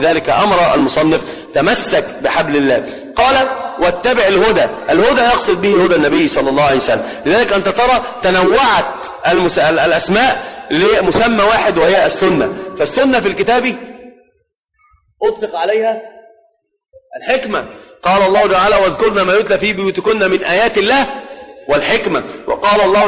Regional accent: Upper Egypt, Egypt; والتمسك بكتاب الله عندنا في الصعيد أو في الأرياف أو في المدن

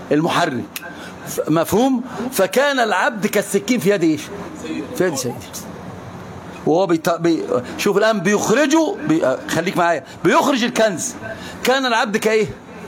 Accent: Egypt; لا الأفعال عندنا في مصر أي أفعال اللغة العربية ما نرجع بيها،

